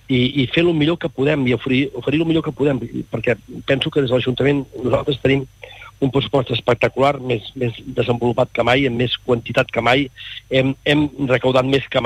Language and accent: Catalan; Catalonia, Spain; sóc català pels quatre costats, però jo sóc espanyol, no puc pas ser japonès, sóc un bon català, ha sigut espanyol tota la vida.